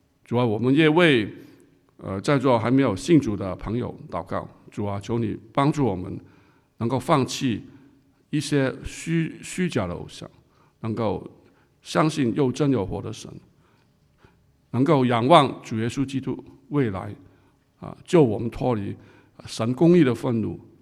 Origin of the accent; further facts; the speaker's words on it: China; 我们中国人说白扯什么竿头更进一步，对不对？